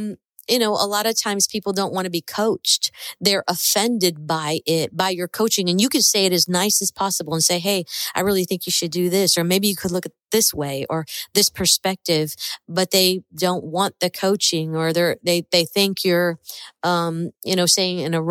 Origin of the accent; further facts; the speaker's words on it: Ohio, United States; I was born and raised in Ohio and, didn't speak Spanish for a while, right?